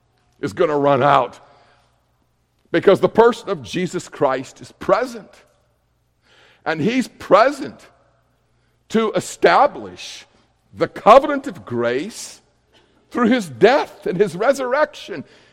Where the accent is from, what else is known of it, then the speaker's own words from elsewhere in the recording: Montana, United States; you know, I grew up in Montana. I married a woman from Oklahoma